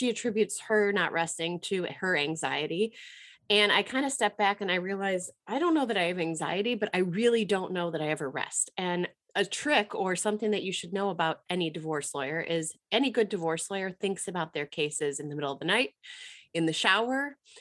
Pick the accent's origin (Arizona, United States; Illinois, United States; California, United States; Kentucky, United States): Illinois, United States; accent: Chicago; if I sound more nasally and my voice is more annoying than my normal Chicago accent, it's for real.